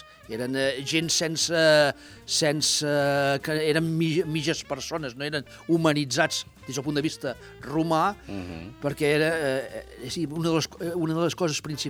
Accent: Olot, Catalonia, Spain; som olotins, som catalans, som europeus

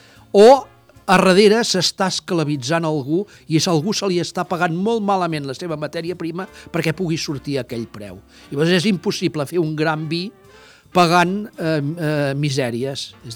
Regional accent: Catalonia, Spain; I em sap greu, perquè sóc català i m'agradaria que fos el Priorat, no?

